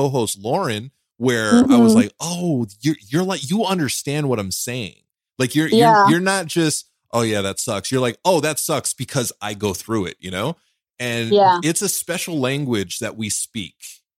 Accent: Los Angeles, California, United States; So I grew up in California, right?

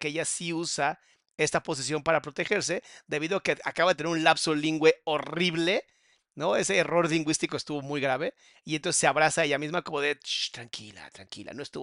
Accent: Mexico; Tal vez no necesitan la educación que nosotros recibimos como mexicanos promedio.

